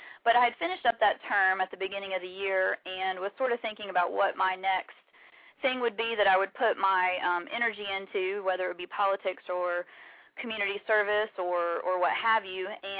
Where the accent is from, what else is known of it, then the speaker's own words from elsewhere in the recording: Ringgold, Georgia, United States; Well, I grew up in Ringgold, Georgia, which is in the northwest corner of the state, just above or just below Chattanooga. And, you know, born and raised there